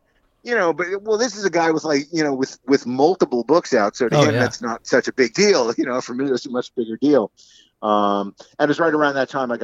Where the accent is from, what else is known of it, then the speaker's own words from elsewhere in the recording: New Jersey, United States; Only because I grew up listening to great radio out of both Philadelphia and New York. Where I grew up in Jersey was an hour to each city, and even though the town I was in was mostly geared towards the New York market.